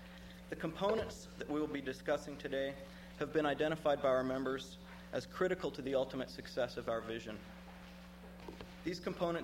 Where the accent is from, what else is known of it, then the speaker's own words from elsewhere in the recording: Palmer, Alaska, United States; I'm from Palmer, Alaska